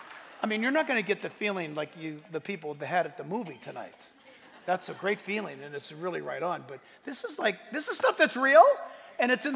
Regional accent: United States; and they were asking for our autograph because we're Americans.

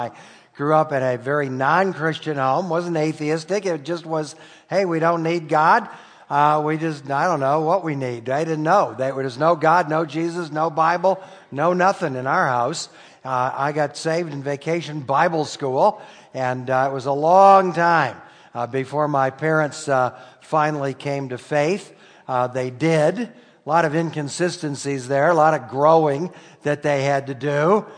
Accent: Detroit, Michigan, United States; I grew up in Detroit. Now, the nice thing about Detroit is people know they're lost.

